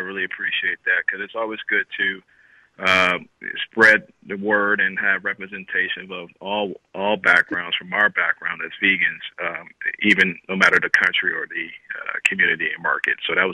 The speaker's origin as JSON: {"language": "English", "town": "Chicago", "region": "Illinois", "country": "United States", "tie": "born or raised there", "said": "I come from a humble background and beginnings. I grew up in Chicago"}